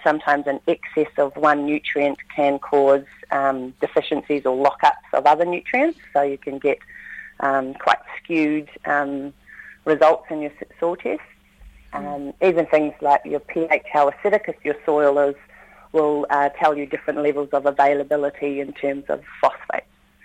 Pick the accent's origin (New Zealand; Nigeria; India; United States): New Zealand; from a personal level, as a New Zealander, I would want nothing to do with the, you know, supporting that trade.